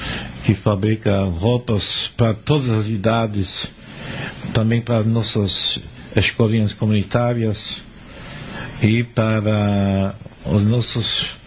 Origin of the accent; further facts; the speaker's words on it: Luxembourg; Eu sou natural da periferia da capital, de Luxemburgo, Neudorf